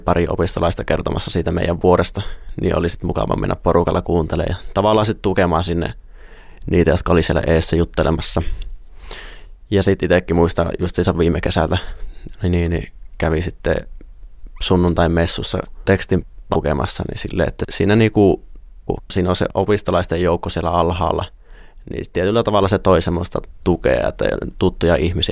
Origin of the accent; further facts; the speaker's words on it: Oulunsalo, North Ostrobothnia, Finland; Oulusalosta, siitä Oulun vierestä.